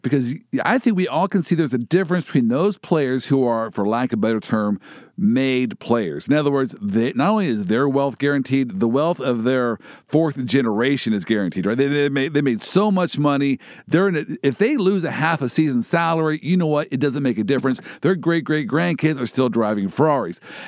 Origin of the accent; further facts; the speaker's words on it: Kansas City, Missouri, United States; I'm from Kansas City. Slugger is our mascot in Kansas City.